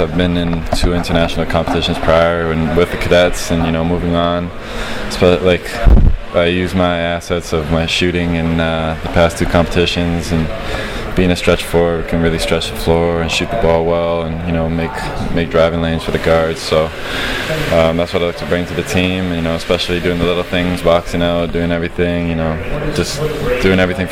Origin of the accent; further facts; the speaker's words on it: Canada; because I've been born and raised in Canada